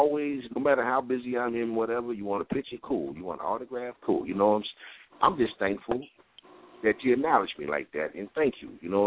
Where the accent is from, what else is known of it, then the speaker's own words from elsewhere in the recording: Trenton, New Jersey, United States; now in Texas, United States; But you know I'm from Trenton, you know, and stuff, man. And you know what? If I would have stayed one more year in New Jersey in 87